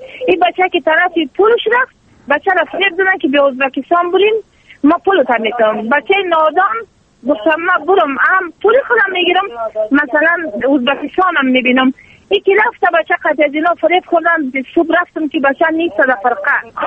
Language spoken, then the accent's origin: Persian; Afghanistan; من از افغانستان آمدیم